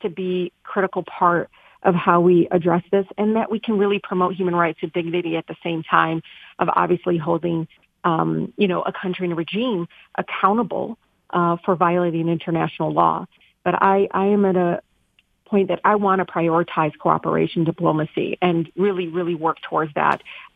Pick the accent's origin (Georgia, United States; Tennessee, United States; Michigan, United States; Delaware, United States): Michigan, United States; Detroit; You know, look, growing up in Detroit, I just know this.